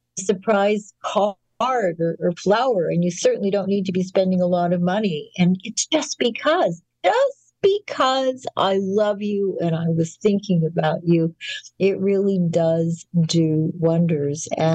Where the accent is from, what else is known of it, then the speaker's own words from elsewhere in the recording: Winnipeg, Manitoba, Canada; born there; I was born in Winnipeg, Canada, and there was a very nice 25,000 or 30,000 Jewish community.